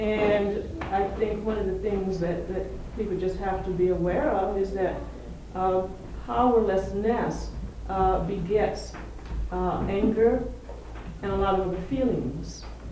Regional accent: the South, United States; I came from the South. I lived through Jim Crow.

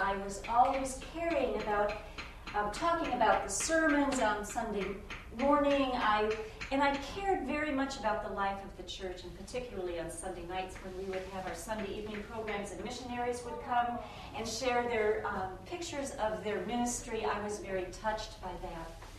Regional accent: Milledgeville, Illinois, United States; I grew up in Milledgeville, Illinois, a small town in the northwest corner of Illinois.

